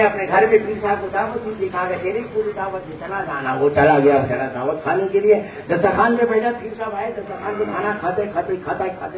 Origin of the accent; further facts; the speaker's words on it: India; ہم ہندوستانی ہیں, ہندوستان میں جئیں گے, ہندوستان ہی میں مریں گے.